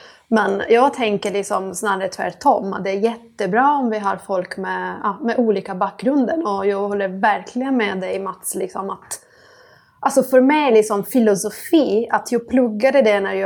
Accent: Italy; Swedish is a second language; now in Sweden; Jag är född och uppvuxen i Italien och jag flyttade till Sverige 10 år sedan.

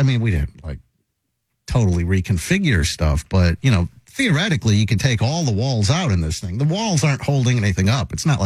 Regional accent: Las Vegas, Nevada, United States; also born or lived in Southern California; I grew up in Vegas and in Southern California. So there were primarily people from South America and Mexico. But so I can understand the accent.

